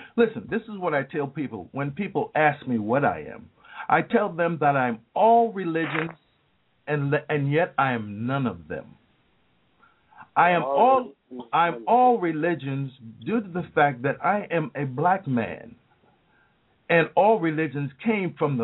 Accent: Harlem, New York, United States; But again, I'm a 58-year-old man who was born and raised in Harlem, New York, who grew up with a single parent, you know, and was the oldest of six brothers and sisters

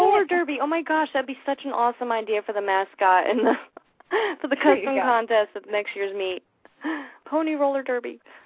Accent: Atlantic City, New Jersey, United States; because I grew up in Atlantic City, New Jersey, and there were parades for everything there.

